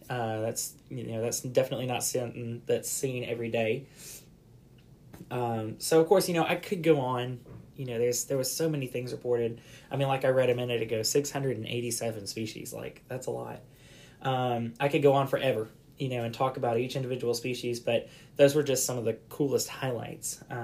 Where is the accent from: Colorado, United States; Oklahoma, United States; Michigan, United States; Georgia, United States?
Georgia, United States; My big year is only going to be focused on my home state of Georgia.